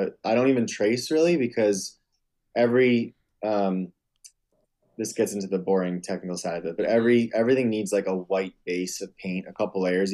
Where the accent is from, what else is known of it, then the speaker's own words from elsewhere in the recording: New Jersey, United States; I come from New Jersey, and I lived in a suburb outside of the city, so I wasn't like in farm country, small town America